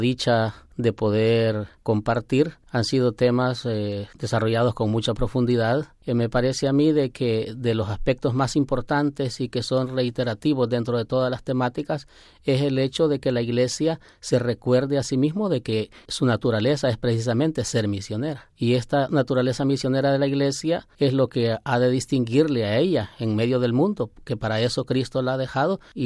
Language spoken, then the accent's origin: Spanish; Santa Ana, El Salvador; Soy sacerdote diocesano. Procedo del Pulgarcito de América, El Salvador, en una diócesis que está lindando con la arquidiócesis en el occidente del país, bajo el título de Santa Ana.